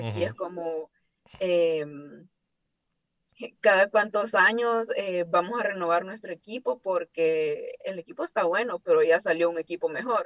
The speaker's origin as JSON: {"language": "Spanish", "country": "Honduras", "said": "cuando ya comienzo como a trasladar todo esto a Latinoamérica, específicamente Honduras, que es de donde vengo."}